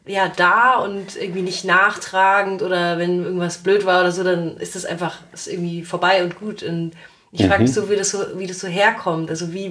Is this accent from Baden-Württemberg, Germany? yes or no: no; Munich, Bavaria, Germany; wir sind alle aus München